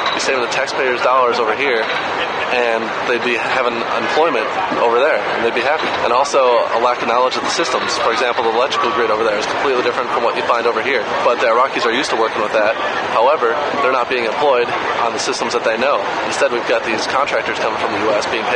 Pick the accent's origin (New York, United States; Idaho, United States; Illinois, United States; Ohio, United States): New York, United States; Buffalo; and also I grew up in Buffalo. It's kind of a declining blue-collar town, just like a lot of cities in the nation